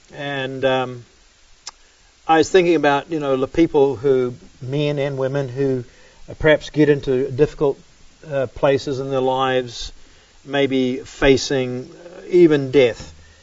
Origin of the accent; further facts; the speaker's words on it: New Zealand; because as a kid growing up in New Zealand, the beach was always close.